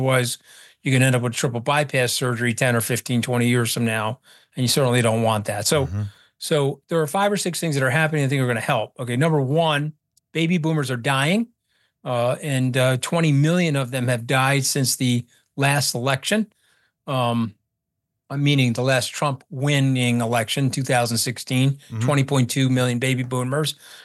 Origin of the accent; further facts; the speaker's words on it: Port Washington, New York, United States; I grew up in Port Washington. I'm from the land of the Great Gatsby.